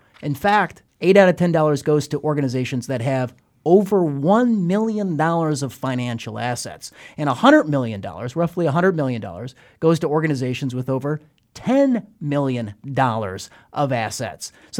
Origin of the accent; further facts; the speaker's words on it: Illinois, United States; My home state of Illinois is getting plenty of money.